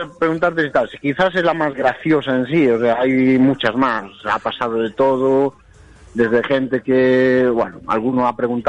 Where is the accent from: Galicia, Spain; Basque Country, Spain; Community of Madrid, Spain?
Galicia, Spain; accent: Galician; se me reconoce que soy gallego, tengo acento bastante cerrado, pero es producto de que normalmente hablo gallego, o sea, yo normalmente... En ámbito cerrado hablo gallego.